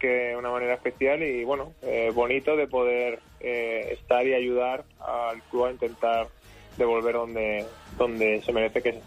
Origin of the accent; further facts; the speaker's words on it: Madrid, Community of Madrid, Spain; Sí, regreso a casa después de tanto tiempo, 10 años desde que me fui de Madrid, 13 desde que me fui de estudiantes, así que muy contento.